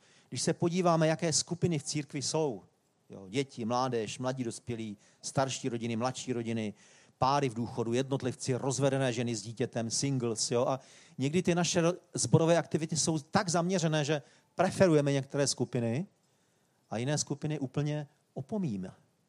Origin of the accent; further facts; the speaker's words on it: Varnsdorf, Ústí nad Labem Region, Czechia; My jsme bydleli, já jsem vyrostl ve Varnsdorfu a tam byl můj první sbor